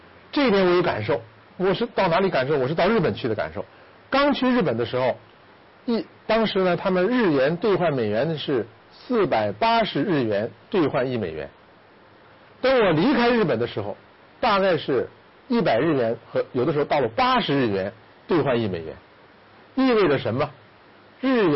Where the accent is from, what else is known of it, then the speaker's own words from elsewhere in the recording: China; 所以我们中国本身身为一个中国人，某种意义上讲现在已经赶上了一个富贵的时代